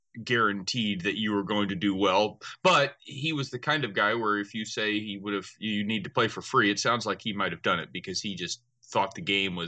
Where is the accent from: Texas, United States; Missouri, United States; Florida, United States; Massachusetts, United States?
Texas, United States; Fort Worth; he was from Dallas, which that's the area that I'm from. I'm from Fort Worth.